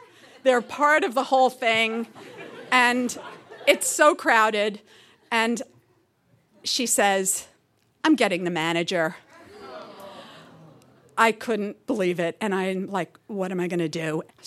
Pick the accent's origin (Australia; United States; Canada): United States; New York; So I'm from New York originally, from Woodside, Queens, and every year we used to go back to New York to visit my mother, who still lived there.